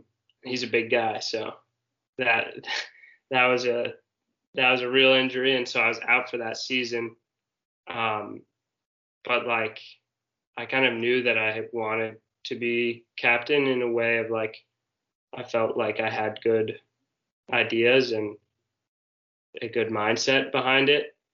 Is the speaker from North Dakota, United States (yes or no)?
no; New York City, New York, United States; I grew up in New York City, where Youth Ultimate is, like, not really a thing.